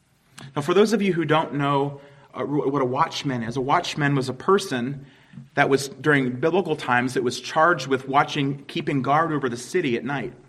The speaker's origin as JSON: {"language": "English", "town": "Huntingdon", "region": "Pennsylvania", "country": "United States", "tie": "born or raised there", "said": "I think most of you probably know that my hometown is Huntingdon, Pennsylvania. It's just about 45 minutes from here."}